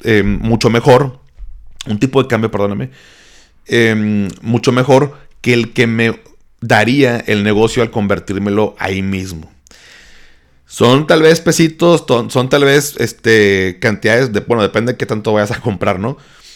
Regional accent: Mexico

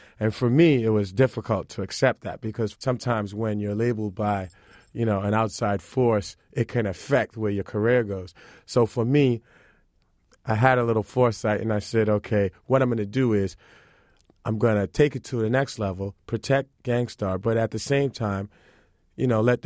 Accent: Boston, Massachusetts, United States; I'm from Boston, so I know about them.

